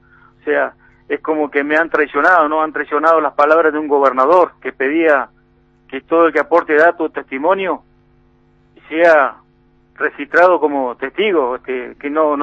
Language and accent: Spanish; Bariloche, Río Negro, Argentina; Y si yo conozco Bariloche, me crié en Bariloche, conozco todos los barrios, sé quién es quién.